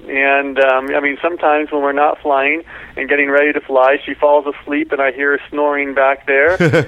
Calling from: Yosemite, California, United States; Calling you from home, Yosemite, California.

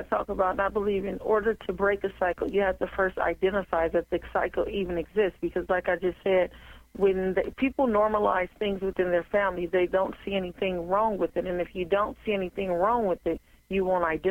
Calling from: Rancho Cucamonga, California, United States; Yes, California, from Rancho Cucamonga. It's like the Inland Empire area.

